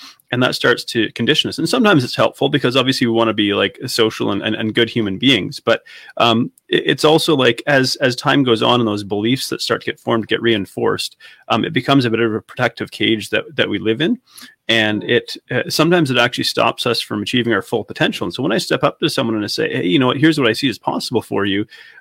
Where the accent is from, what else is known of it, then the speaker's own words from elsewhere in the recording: Canada; But I'm from Canada, if anybody hasn't picked up on the accent yet.